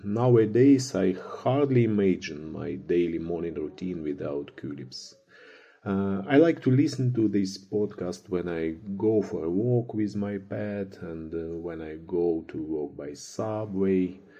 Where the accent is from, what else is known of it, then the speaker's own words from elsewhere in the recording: Moscow, Russia; English is a second language; I am from Moscow.